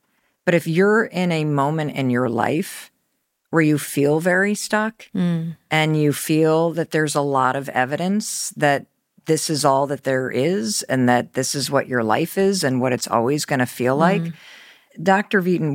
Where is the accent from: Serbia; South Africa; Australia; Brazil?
South Africa; Soweto, Gauteng; Growing up in Soweto, our dream was to put another room on our house, maybe have a driveway